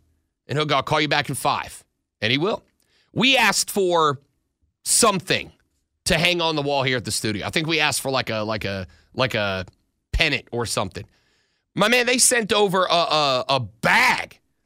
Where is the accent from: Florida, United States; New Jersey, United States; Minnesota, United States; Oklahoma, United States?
Florida, United States; Pensacola; I'm an 850 kid. Have been, will stay. Even in my hometown of Pensacola